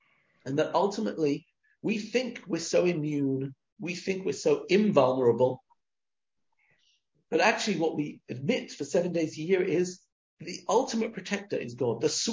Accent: England, United Kingdom; now in Israel; You know, I grew up in England.

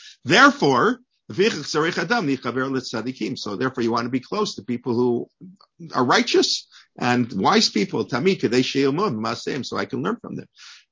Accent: Canada; I grew up in Canada.

